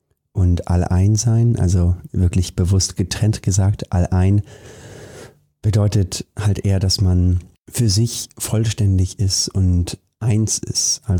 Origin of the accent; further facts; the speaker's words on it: Germany; born there; Gerade wir beide hier, wir sind in Deutschland geboren, wir haben alle Möglichkeiten, wir haben alles offen.